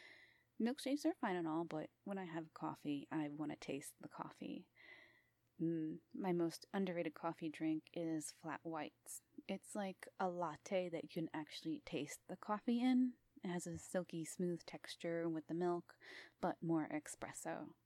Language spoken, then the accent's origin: English; East Coast, United States; I'm from the United States. East Coast, to be vaguely specific. Do I sound like I'm from anywhere else?